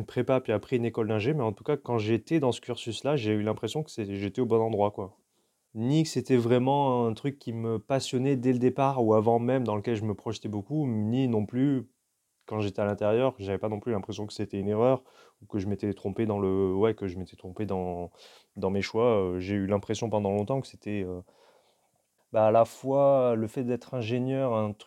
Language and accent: French; south of France, France; ils ont assez rapidement déménagé dans le sud de la France, là où moi je suis né, et puis là où j'ai grandi et là où ils habitent toujours.